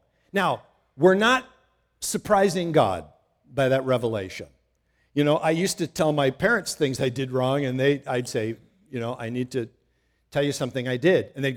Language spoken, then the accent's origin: English; Midwest, United States; You know, Sue and I were raised in the Midwest where there's really high humidity.